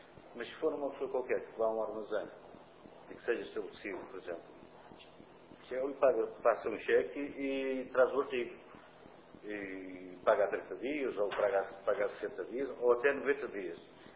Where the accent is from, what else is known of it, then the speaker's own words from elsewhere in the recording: Portugal; nós, ciganos portugueses, ou cidadãos de etnia cigana, como quiserem chamar, somos portugueses, quer queiram, quer não, estamos inseridos na comunidade portuguesa.